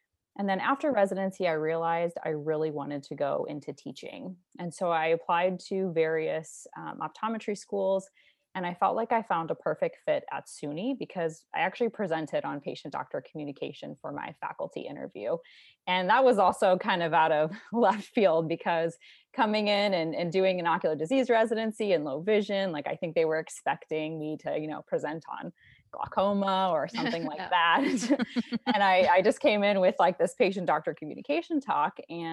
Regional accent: St. Louis, Missouri, United States; So I'm from St. Louis, Missouri, and that's also where I completed optometry school at the University of Missouri, St. Louis.

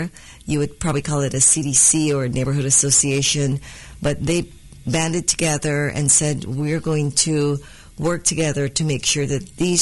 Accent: Guyana; now in Kansas City, United States; So growing up in a small country, Guyana, in South America, I was very blessed

